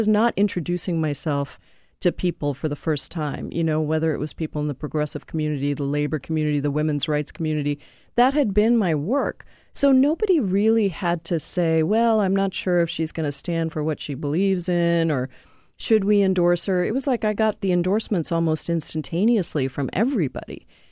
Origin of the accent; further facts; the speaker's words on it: India; people would say, where are you from? And I'd say, India. And they'd look at me and say, where in Indiana? And I was like, no, not Indiana, India, like the country, you know, across the ocean.